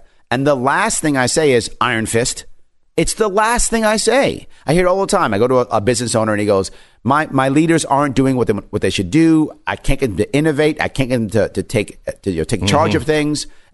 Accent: New York, United States; I'm born and raised in New York State. My family and friends are in New York State. I love my state.

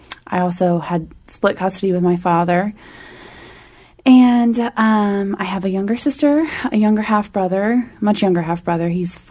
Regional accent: Bel Air, Maryland, United States; I guess I'll start with where I'm from. I grew up in Bel Air, Maryland. I have two parents, a mom and a dad.

